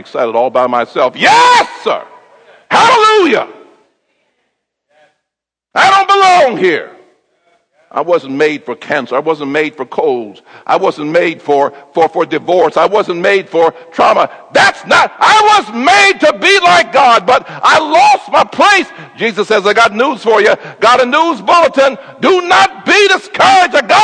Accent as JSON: {"language": "English", "region": "the North", "country": "United States", "tie": "born or raised there", "said": "I was born and reared in the North. I'd not been exposed to racial prejudice before like that."}